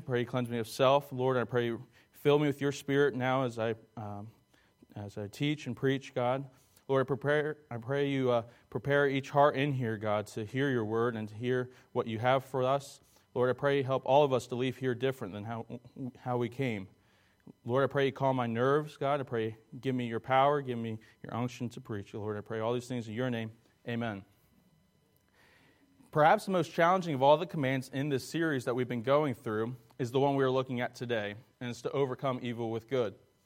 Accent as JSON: {"language": "English", "region": "New Jersey", "country": "United States", "tie": "born or raised there", "also_born_or_lived": "Colorado Springs", "said": "I am from New Jersey. I was born in Colorado Springs."}